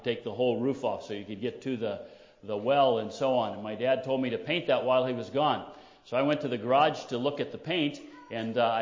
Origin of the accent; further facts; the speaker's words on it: Kansas, United States; When I was growing up in Kansas, grew up on a farm there with my mom and dad and my three sisters.